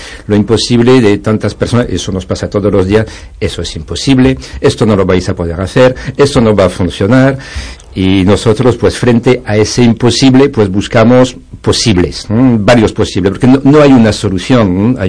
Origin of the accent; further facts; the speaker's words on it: Galicia, Spain; accent: Galician; Yo, como se puede oír, pues por mi acento de gallego, si algo tengo, procedo de la aldea de Asterix y Obelix